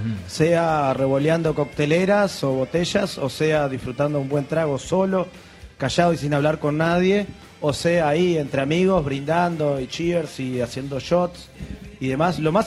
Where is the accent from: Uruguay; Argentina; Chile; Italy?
Uruguay; yo hacía muchos años que no vivía en Uruguay. Soy felizmente uruguayo, pero hacía muchos años que no vivía